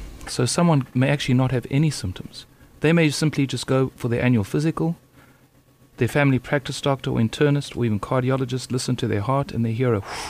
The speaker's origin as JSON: {"language": "English", "country": "South Africa", "tie": "born or raised there", "lives_now": "United States", "said": "I grew up and trained in South Africa where we're not fortunate enough to have all the technology that is available"}